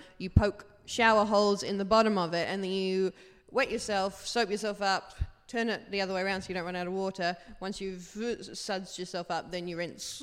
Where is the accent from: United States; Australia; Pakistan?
Australia; I'm from Australia.